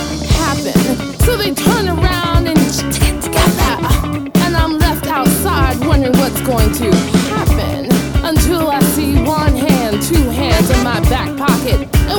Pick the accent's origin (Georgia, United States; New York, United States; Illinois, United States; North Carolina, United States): New York, United States; Brooklyn; Don't you know I come from Brooklyn?